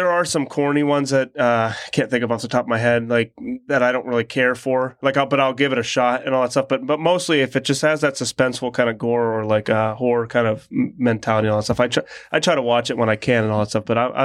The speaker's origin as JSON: {"language": "English", "town": "Erie", "region": "Pennsylvania", "country": "United States", "tie": "born or raised there", "said": "Yes, I live in Erie and I was born in Erie and all that stuff. So I've been here my whole life."}